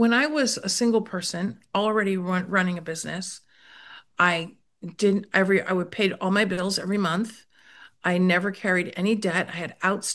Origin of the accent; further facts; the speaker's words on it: United States; I'm Italian American